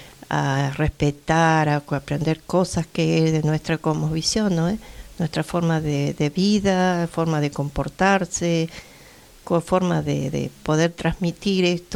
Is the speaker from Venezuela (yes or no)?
no; Neuquén, Argentina; yo soy de Neuquén, y en la ciudad de Neuquén, en la capital, era mucha la gente que venía a vivir ahí, que venían del campo a buscar trabajo y a trabajar al valle, como se decía allá.